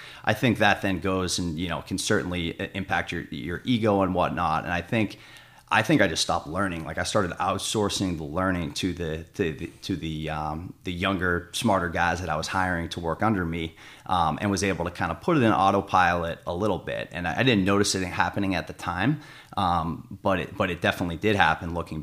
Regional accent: Boston, Massachusetts, United States; moved away as an adult; So I grew up in the Boston area originally, and then went to college out in the Midwest, which is where I met my wife.

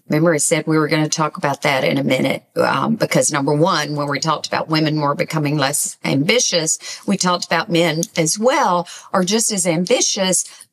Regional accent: Southern United States, United States; For example, I'm from the South

